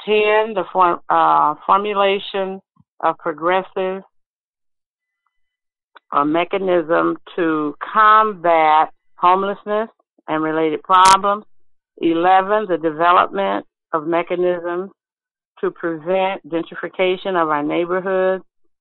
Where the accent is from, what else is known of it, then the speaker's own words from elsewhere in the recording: Kansas City, Missouri, United States; she was born February 11th, 1916, in Kansas City, Missouri, my hometown.